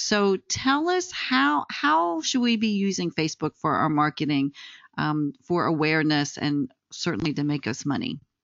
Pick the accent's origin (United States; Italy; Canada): United States; Houston, Texas; And she's right here in my hometown of Houston.